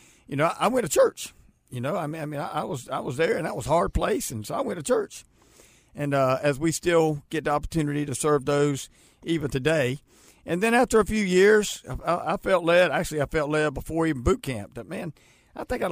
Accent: Charlotte, North Carolina, United States; Grew up right here in Charlotte, North Carolina.

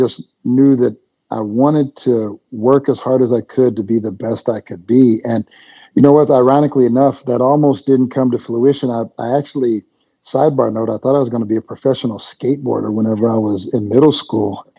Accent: Pilot Knob, Missouri, United States; Well, let's correct the population first. Pilot Knob was 722 people.

